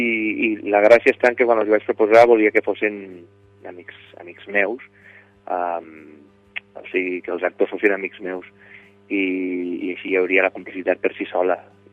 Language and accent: Catalan; Catalonia, Spain; Jo que sóc un ebrenc